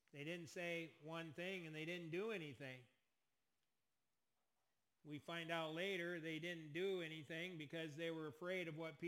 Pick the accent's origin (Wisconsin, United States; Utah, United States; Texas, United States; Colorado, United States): Wisconsin, United States; also born or lived in Indiana; So when people ask me where I'm from, I grew up in Wisconsin, but I'm actually a Hoosier.